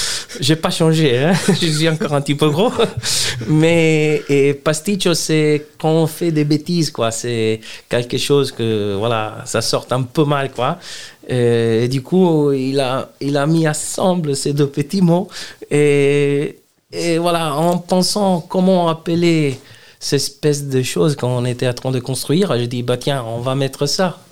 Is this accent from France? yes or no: no; Italy; French is a second language; on est italienne et du coup, on ramène dans les assiettes vraiment des plats italiens 100%.